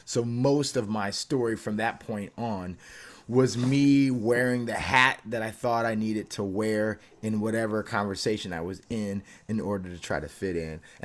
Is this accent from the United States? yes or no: yes; South Holland, Illinois, United States; So a little Dutch village called South Holland